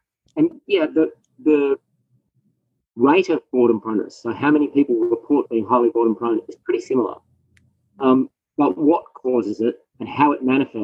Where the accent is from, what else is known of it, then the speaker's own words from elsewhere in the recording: Australia; now in United States; as an Australian, one of the things that happens when you first come to the United States